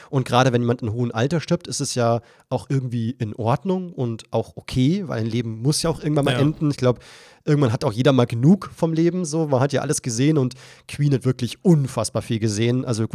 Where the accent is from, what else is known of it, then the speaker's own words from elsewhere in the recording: Germany; wie viel wir als Deutsche, wie viel Interesse wir da haben an das englische Königshaus